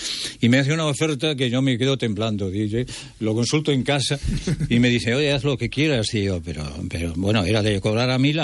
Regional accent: Ponferrada, Castile and León, Spain; Yo estoy en la emisora de mi pueblo, en Ponferrada.

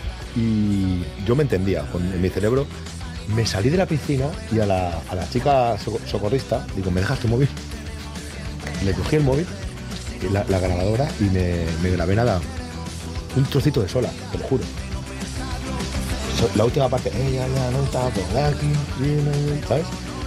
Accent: Cornellà de Llobregat, Catalonia, Spain; aparte que somos de Cornellá, que los de Cornellá nadie llega pronto.

